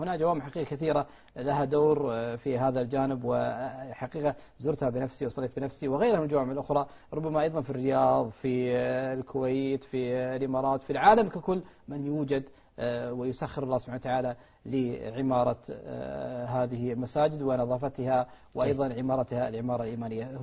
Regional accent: Qatar; في الدفن عندنا في قطر

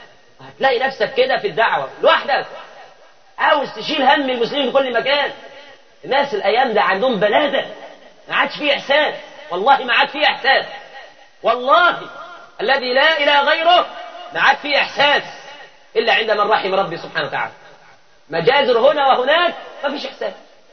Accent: Cairo Governorate, Egypt; وعندنا في شبرا في فندق للكلاب

